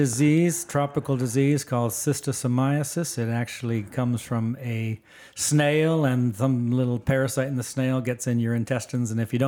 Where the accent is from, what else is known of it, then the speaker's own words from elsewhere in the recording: Tanzania; born there; My current passport just says I was born in Tanzania, which is the current name of the independent country.